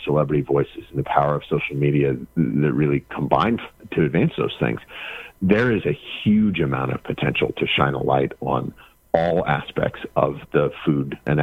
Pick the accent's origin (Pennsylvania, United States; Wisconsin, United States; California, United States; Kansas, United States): Kansas, United States; I grew up in Kansas